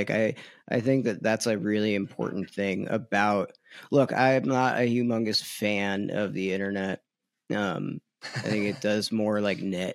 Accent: Tucson, Arizona, United States; I grew up in Tucson, which is like, you know what I mean?

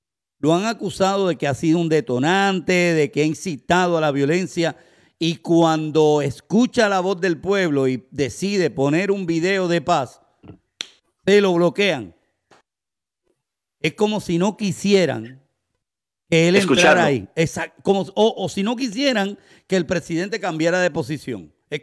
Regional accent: Puerto Rico; voy a decir un refrán que hacen en mi país, en Puerto Rico.

